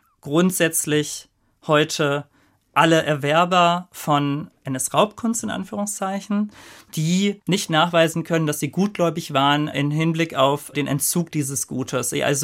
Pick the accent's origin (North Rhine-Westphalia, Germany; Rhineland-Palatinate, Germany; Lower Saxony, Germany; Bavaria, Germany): North Rhine-Westphalia, Germany; Cologne; ich komme aus Köln, also bringe ich jetzt auch mal ein Kölner Beispiel